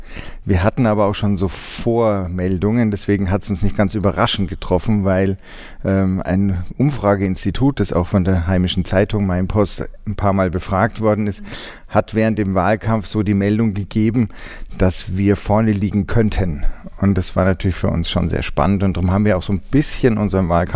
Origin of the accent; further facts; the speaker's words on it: Rothenburg ob der Tauber, Bavaria, Germany; born there; ich habe in Rothenburg ob der Tauber geheiratet, da komme ich hierher, bin ich geboren und im Rathaus.